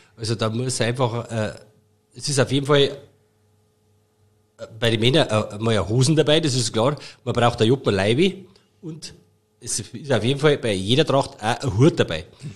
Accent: Bavaria, Germany; wie es bei uns in Oberbayern oder überhaupt in Bayern ist.

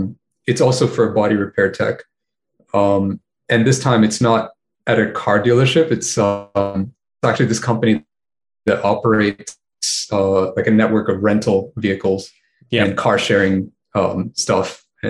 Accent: Brunei; also born or lived in Australia / Malaysia; now in Japan; So I'm Indian. I was born and raised in Brunei, went to university in Australia and worked there a little bit as well while I was a student. Then worked here in Japan. I was a student in Malaysia as well for 4 years, and now I'm back here in Japan.

